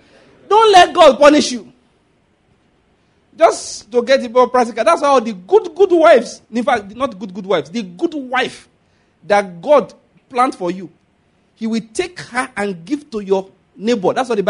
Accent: Ondo, Nigeria; And I'm from Ondo State, naturally speaking.

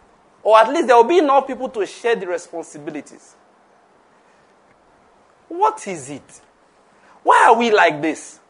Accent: West, Nigeria; I grew up in the West.

